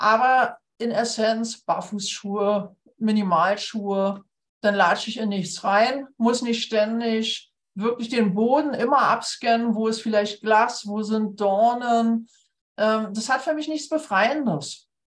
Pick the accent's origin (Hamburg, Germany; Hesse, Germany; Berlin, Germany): Berlin, Germany; Und so trennte ich mich, glaube ich, von 8 Outdoor-Jacken als Berliner.